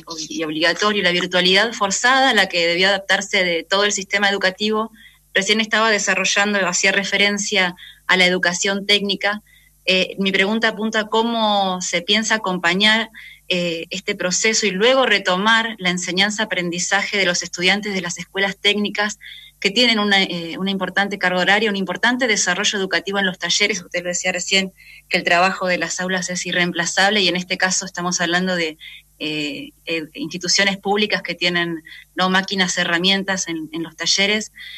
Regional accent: Zapala, Neuquén, Argentina; de Zapala, de Radio Nacional LR17.

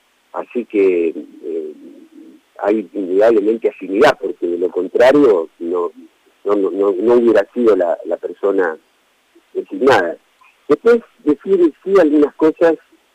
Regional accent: Argentina; yo ahora como representante argentino

